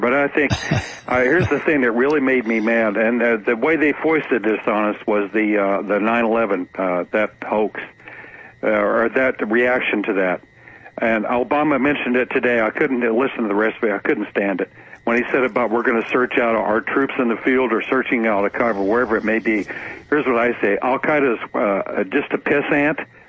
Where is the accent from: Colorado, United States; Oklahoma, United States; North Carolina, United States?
Oklahoma, United States; Yeah, I was raised in Oklahoma around a bunch of those crickets and grasshoppers, them oil wells.